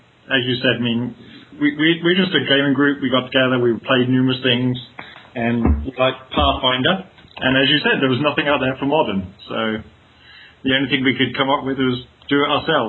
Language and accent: English; East of England, United Kingdom; originally the UK.